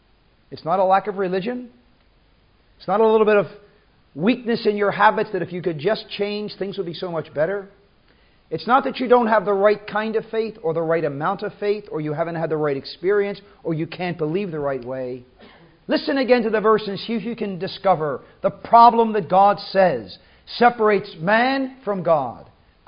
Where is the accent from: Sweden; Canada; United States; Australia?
United States; Philadelphia, Pennsylvania; I was born in the city of Philadelphia, in the state of Pennsylvania, in the USA, and if you need to know, back in 1944, and raised in the city and lived there for quite a number of years. Now I just live outside it.